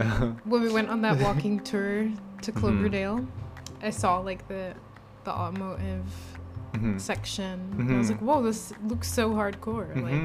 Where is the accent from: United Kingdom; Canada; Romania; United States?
United Kingdom; Edinburgh, Scotland; My hometown is technically Edinburgh.